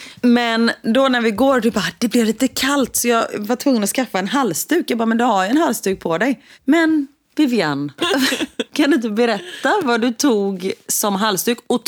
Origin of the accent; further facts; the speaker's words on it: Gothenburg, Västra Götaland County, Sweden; Och vi är från Göteborg, det är liksom inga konstigheter.